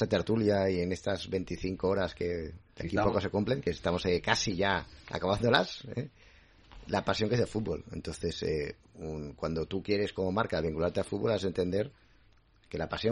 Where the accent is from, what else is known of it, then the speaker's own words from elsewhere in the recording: Barcelona, Catalonia, Spain; Yo, como soy de Sarriá, pues de hecho ahora vivo, duermo en tierra sagrada